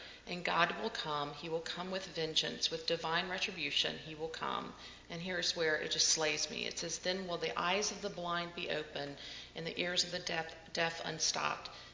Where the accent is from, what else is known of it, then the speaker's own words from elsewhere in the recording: Mobile, Alabama, United States; because I am from Mobile, Alabama.